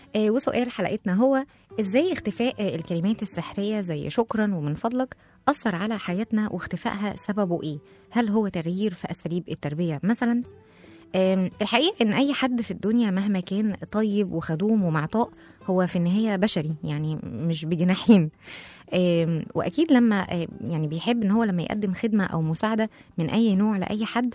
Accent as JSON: {"language": "Arabic", "country": "Egypt", "said": "لأن هي بصراحة حالة جديدة علينا إحنا كمصريين. يعني إحنا مجتمعنا عشري وودود بطبعه"}